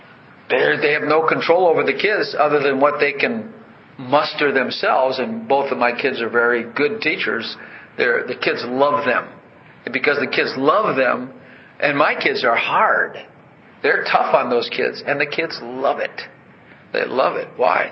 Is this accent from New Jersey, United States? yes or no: no; Chicago, Illinois, United States; We grew up in Chicago.